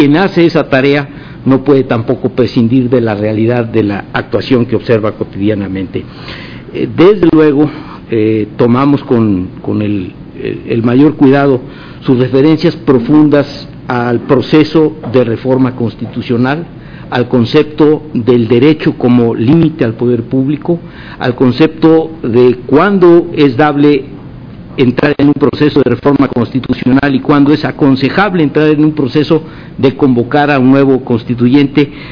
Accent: Mexico; Como mexicano, y así lo digo, me siento muy honrado

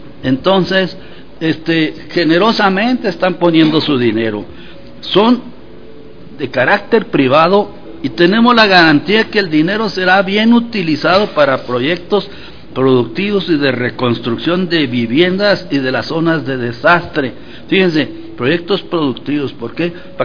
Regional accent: Baja California, Mexico; Que allá en mi tierra, yo soy baja californiano, allá tiembla mucho también

